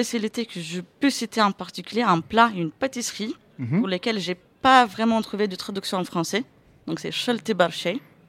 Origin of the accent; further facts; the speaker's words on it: Lithuania; on le trouve que chez nous en Lituanie